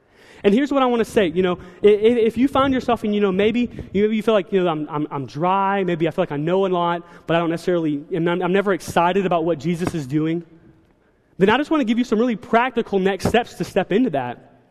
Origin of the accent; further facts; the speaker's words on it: the South, United States; honestly, guys, I'm from the South. We like college football more than pro football because it is more godly, okay?